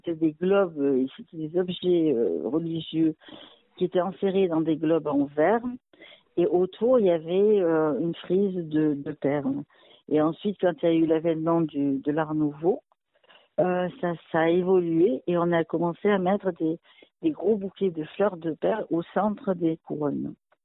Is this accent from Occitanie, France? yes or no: no; La Ciotat, Provence-Alpes-Côte d'Azur, France; born there; Moi, je suis née à La Ciotat, au bord de mer.